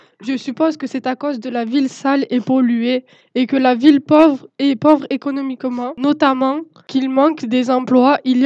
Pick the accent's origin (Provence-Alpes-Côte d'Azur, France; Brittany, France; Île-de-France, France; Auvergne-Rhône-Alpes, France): Provence-Alpes-Côte d'Azur, France; Marseille; Moi-même, je suis marseillaise